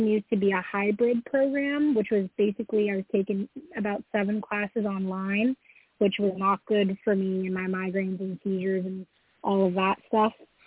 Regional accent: New Jersey, United States; I'm from good old New Jersey.

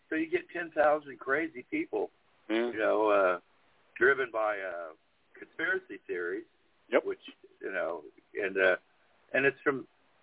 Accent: Kansas, United States; Man. I'm from Kansas. I'm not used to this kind of stuff.

